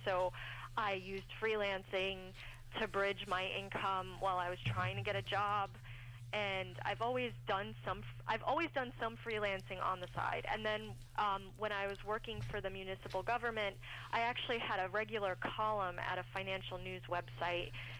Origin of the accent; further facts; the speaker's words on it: Brooklyn, New York, United States; I grew up in Brooklyn, which is, New York is like the second most expensive city in the country.